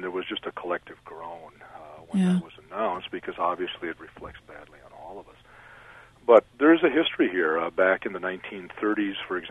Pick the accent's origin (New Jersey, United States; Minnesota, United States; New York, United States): Minnesota, United States; in my home state of Minnesota